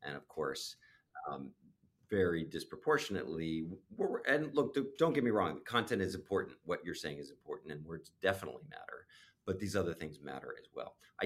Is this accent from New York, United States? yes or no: yes; New York, United States; When he showed up, I'm a New Yorker. Can I just confess that to New Yorkers, he was always a joke.